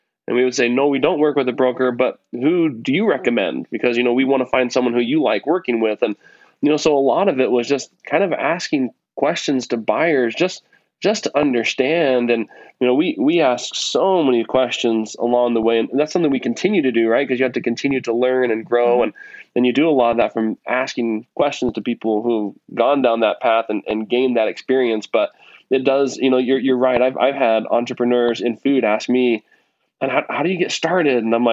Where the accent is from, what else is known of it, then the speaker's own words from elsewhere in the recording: Nebraska, United States; I remember, so I grew up in Nebraska, and I remember working at a Hy-Vee in high school.